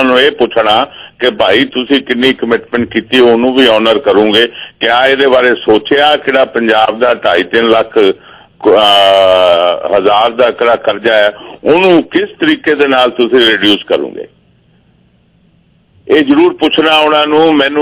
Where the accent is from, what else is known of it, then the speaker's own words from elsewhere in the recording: Delhi, India; ਮੈਂ ਦਿੱਲੀ ਤੋਂ ਹਾਂ, ਦਿੱਲੀ ਤਾਂ ਮੈਨੂੰ ਚੱਪਾ ਚੱਪਾ ਪਤਾ